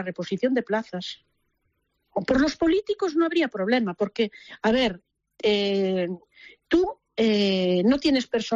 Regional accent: Vilagarcía de Arousa, Galicia, Spain; now in A Estrada, Spain; Yo soy de Villagarcía de Arousa.

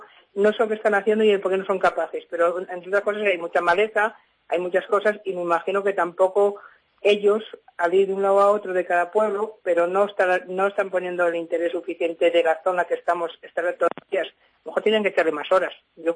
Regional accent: Arcillo, Castile and León, Spain; hay en mi pueblo, en Arcillo, entre Arcillo y Abelón hay un monte muy cerrado, que es Monte de Abelón

